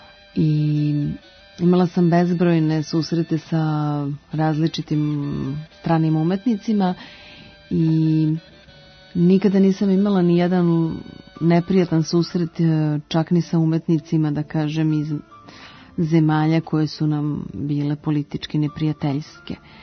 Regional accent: Podgorica, Montenegro; Ja sam detinjstvo provela u Podgorici, tadašnjem Titogradu

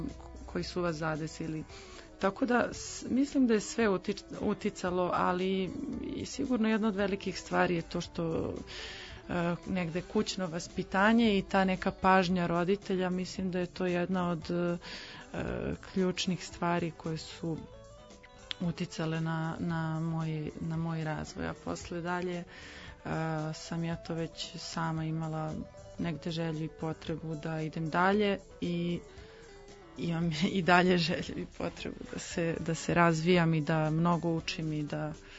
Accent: Belgrade, Serbia; born there; sam rođena u Beogradu

